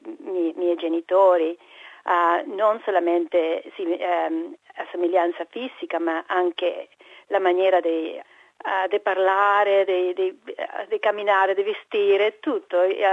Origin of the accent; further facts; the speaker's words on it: Comodoro Rivadavia, Chubut, Argentina; Italian is a second language; also born or lived in Rosario; now in Australia; Rosario. Ma sono cresciuta nel sud di Argentina, in Patagonia, in una città che si chiama Comodoro Rivadavia.